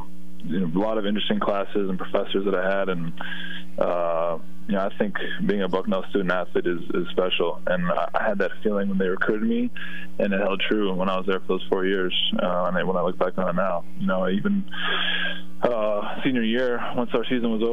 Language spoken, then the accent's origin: English; Minnesota, United States; to me, kid growing up in Minnesota, I didn't even know if I would ever play in, you know, Division I basketball.